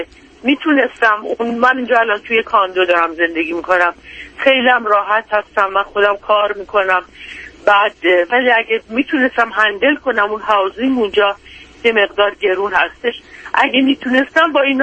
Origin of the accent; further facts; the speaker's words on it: Iran; now in United States; ما همه از ایران که آمدیم به یک دلایلی انداب کردیم به میشیگان، ولی همه کس ما اونجا هست.